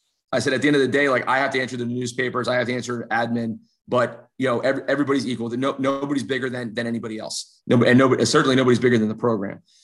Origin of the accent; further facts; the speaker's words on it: New Jersey, United States; I'm from New Jersey. I can do a few things well.